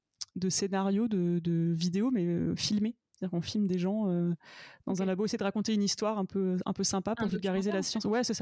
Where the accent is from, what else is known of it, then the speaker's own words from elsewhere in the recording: Tours, Centre-Val de Loire, France; Moi je suis de Tours à l'origine